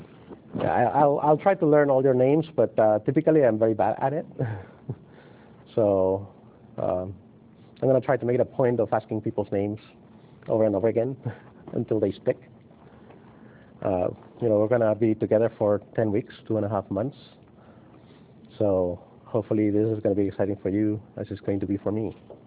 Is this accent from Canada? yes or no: no; Spain; now in United States; I'm originally from Spain.